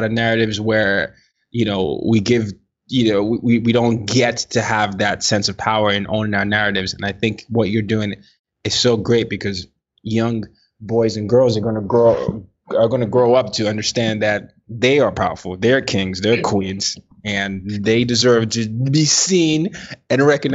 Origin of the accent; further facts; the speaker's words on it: Nigeria; And we are a product of colonialism or imperialism in some sort of way, me being Nigerian.